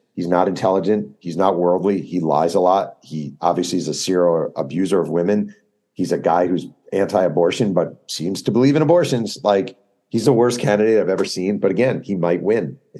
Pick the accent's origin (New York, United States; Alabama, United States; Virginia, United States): New York, United States; And like I tell them I'm from New York, and they won't say, oh, New York.